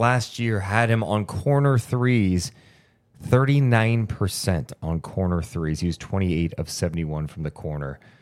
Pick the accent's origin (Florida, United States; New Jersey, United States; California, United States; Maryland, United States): California, United States; Sacramento; as someone born and raised in Sacramento, I know it's going to shock most of you.